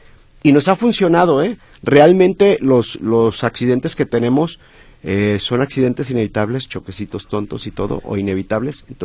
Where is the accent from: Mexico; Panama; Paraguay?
Mexico; Nosotros en pesos, sí, claro, somos